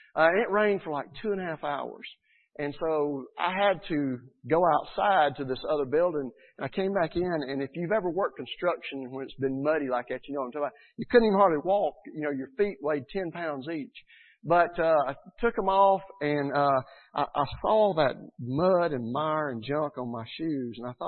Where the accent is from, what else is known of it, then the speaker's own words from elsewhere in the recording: Georgia, United States; accent: Georgia twang; I've got that Georgia twang, you know, and people are like, where are you from?